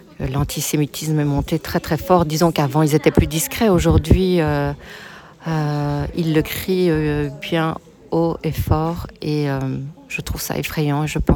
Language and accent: French; Belgium; born there; Je suis née en Belgique